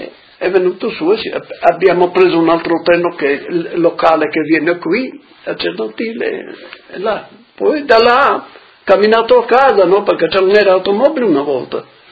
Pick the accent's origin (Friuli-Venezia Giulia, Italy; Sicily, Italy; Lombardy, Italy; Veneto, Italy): Friuli-Venezia Giulia, Italy; Poffabbro; L'infanzia a Poffabbro, come tutti, nel paese non c'è lavori, niente, solo nei campi, fuori nei campi lì. E la prima, seconda, terza e quarta andavo a scuola lì al paese.